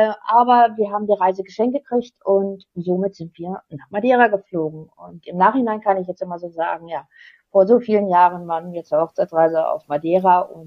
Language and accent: German; Hanover, Lower Saxony, Germany; Also ich bin aus Hannover und ich arbeite auch in meinem Haus, habe hier ein Büro eingerichtet. Und arbeite auch von Hannover. Genau genommen ist es Lehrte. Das ist 30 Kilometer von Hannover entfernt.